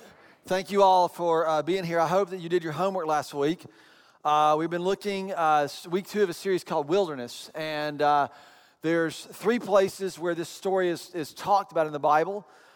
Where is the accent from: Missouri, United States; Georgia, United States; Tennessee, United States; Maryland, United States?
Georgia, United States; Atlanta; And we grew up in Atlanta, so we didn't have the beach besides.